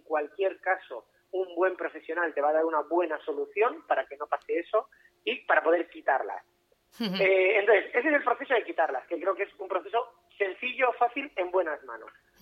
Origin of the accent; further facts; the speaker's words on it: Valencian Community, Spain; No, creo que la gente de la provincia de Alicante queremos anestesia.